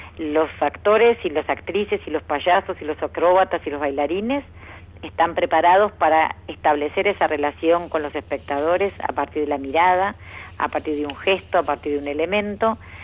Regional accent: Buenos Aires, Argentina; y yo me crié acá en Buenos Aires

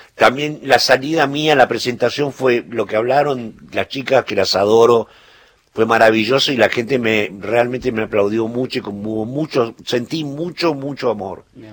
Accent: Argentina

